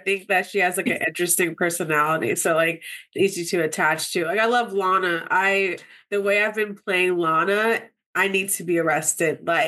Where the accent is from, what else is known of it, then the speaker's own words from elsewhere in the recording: New Jersey, United States; if you hear this, you know, she's from my hometown too.